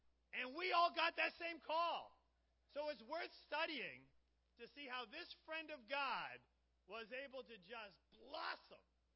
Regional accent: New Jersey, United States; because I am from New Jersey.

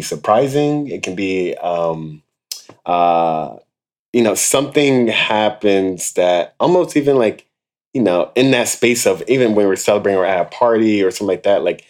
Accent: Philadelphia, Pennsylvania, United States; Or like growing up in Philly, I have friends and family that have navigated and has different roots.

